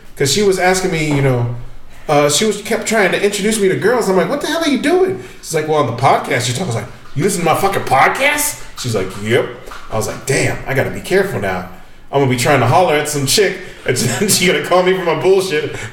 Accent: Atwater, California, United States; also born or lived in Glendale; So, actually, I was born in Glendale. I don't know why I said... So, yeah. Born in L.A., but I lived in Atwater.

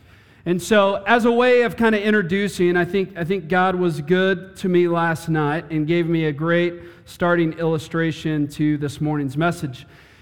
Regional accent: Texas, United States; He thinks I sold out on the Dallas Cowboys, even though I was from Texas.

